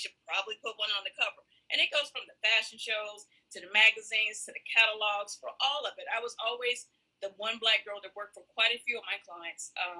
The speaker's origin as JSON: {"language": "English", "region": "Alabama", "country": "United States", "tie": "born or raised there", "said": "You know, I grew up in Alabama, so I've always kind of been around racism to some degree."}